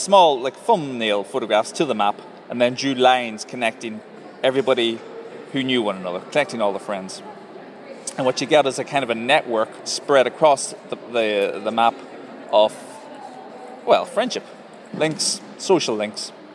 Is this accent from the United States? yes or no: no; Ulster, Ireland; Perhaps I'm from Donegal myself.